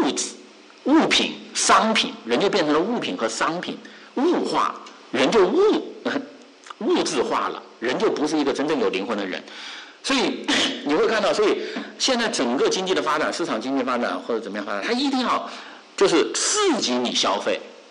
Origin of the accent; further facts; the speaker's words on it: China; 我以前我小时候住在这个郊区嘛，中国农村嘛，